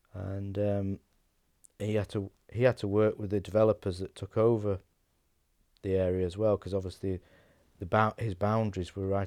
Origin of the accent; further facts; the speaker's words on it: Knutsford, North West England, United Kingdom; born there; Because obviously I was born in Knutsford, not far from the bottom street.